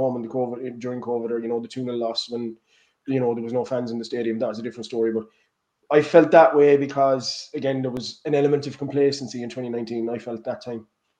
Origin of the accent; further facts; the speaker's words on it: Ireland; I'm going to celebrate being an Irishman and in style